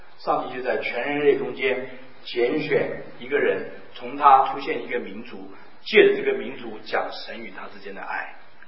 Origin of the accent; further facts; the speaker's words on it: China; 那是我们中国人问的。